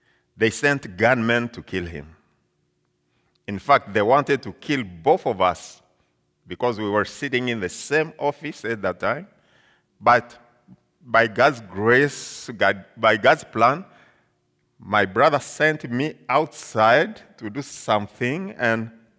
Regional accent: Eastern Congo, DR Congo; I come from Eastern Congo. Eastern Congo, as you can see. But currently my family lives in the western part, about 1,200 miles away from my hometown.

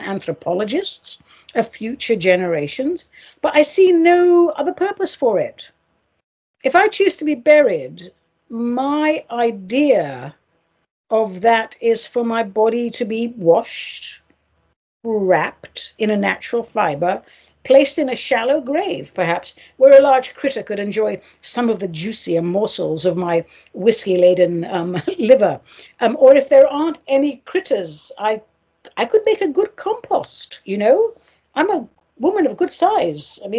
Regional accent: London, United Kingdom; moved away as an adult; also born or lived in Cyprus; now in United States; I was born in Cyprus. I lived the first 30 years of my life in the UK because I'm a London girl, innit? And now I'm a citizen of the United States

